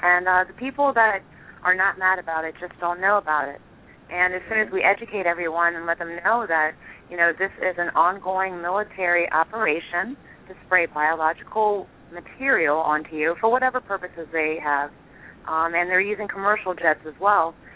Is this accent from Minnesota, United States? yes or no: no; Virginia, United States; So we're both from Virginia.